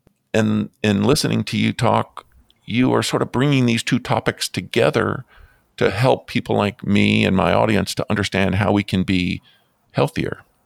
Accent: Florida, United States; I grew up in South Florida, so I grew up in the sun.

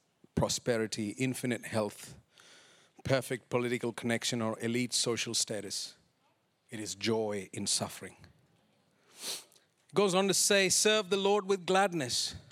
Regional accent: Saudi Arabia; I grew up in Saudi Arabia, and the people of the faith there, they pray 5 times a day.

